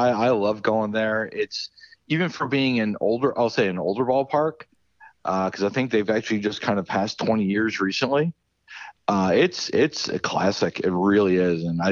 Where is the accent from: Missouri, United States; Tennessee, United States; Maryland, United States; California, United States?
Maryland, United States; I grew up near Baltimore, and that was before the Nationals were there.